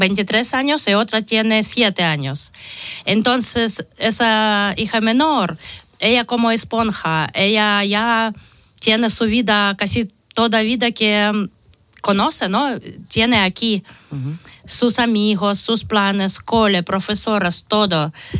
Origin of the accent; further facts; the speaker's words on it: Kharkiv, Kharkiv Oblast, Ukraine; Spanish is a second language; De Kharkiv.